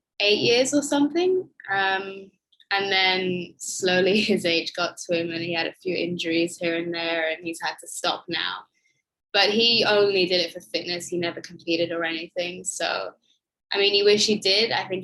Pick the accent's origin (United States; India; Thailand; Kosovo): Thailand; Koh Samui, Surat Thani; also born or lived in United Kingdom; I was born and raised out here in Koh Samui, small island in Thailand. I've lived here with my family. I grew up in school here. And then when I was about 16, I lived in the UK for a couple of years, and then I came straight back.